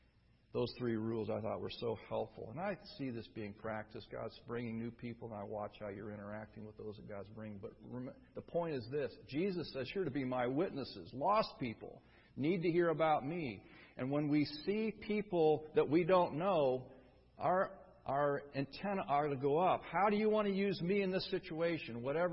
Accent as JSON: {"language": "English", "region": "England", "country": "United Kingdom", "said": "I'm an extrovert, he's an introvert. I'm from England, he's from Oklahoma."}